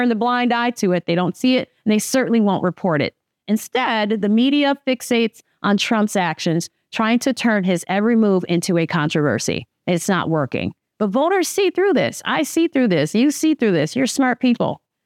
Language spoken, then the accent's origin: English; New York, United States; I'm a New Yorker. I've been hearing this for decades.